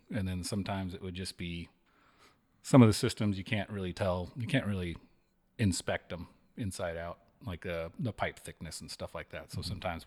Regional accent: Bellflower, California, United States; So I grew up in Southern California, a town called Bellflower, which is right outside of Long Beach.

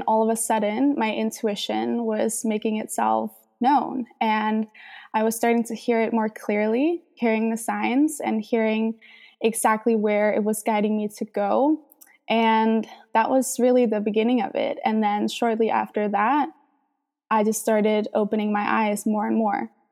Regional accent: Denmark; I am from Denmark

